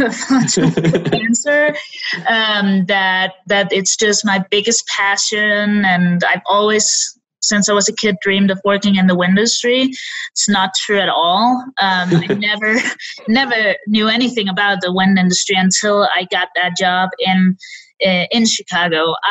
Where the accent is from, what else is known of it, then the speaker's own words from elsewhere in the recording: Denmark; moved away as an adult; now in United States; So I am from Denmark, and I've been in the States for about 4 years now.